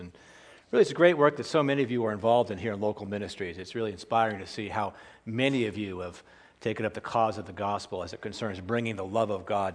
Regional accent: San Bruno, California, United States; also born or lived in San Francisco; I was born in St. Mary's Hospital and then quickly left to live in San Bruno for the first few years of my life.

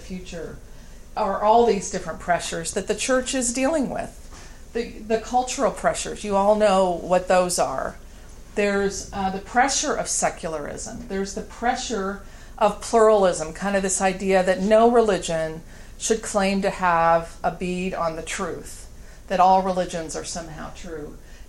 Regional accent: St. Louis, Missouri, United States; I grew up in St. Louis, Missouri. And most people were of some Christian denomination or Catholic

